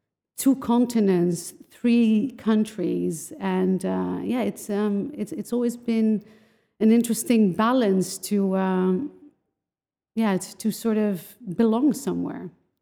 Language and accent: English; Netherlands; Second generation immigrant, born and raised in the Netherlands. Both Moroccan parents, and I've always had quite a traditional Moroccan upbringing. My parents always spoke Moroccan at home